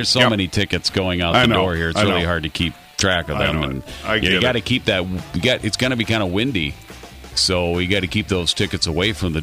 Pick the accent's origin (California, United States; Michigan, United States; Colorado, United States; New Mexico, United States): Michigan, United States; Saginaw; born there; I was born in Saginaw, Michigan.